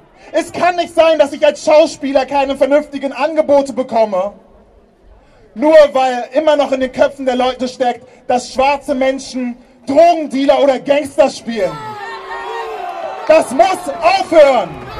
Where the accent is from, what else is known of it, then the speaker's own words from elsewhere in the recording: Hanover, Lower Saxony, Germany; Ich bin in Hannover-Linden aufgewachsen.